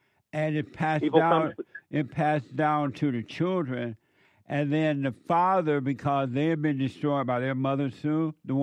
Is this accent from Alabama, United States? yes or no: yes; Alabama, United States; Because I grew up in Alabama on a plantation. It was amazing.